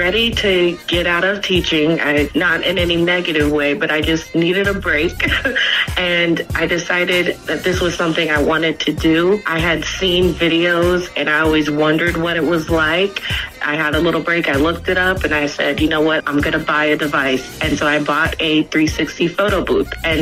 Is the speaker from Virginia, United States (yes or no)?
yes; Virginia, United States; now in Atlanta, United States; I'm from Virginia, two up, two down. Big shout out to the 757.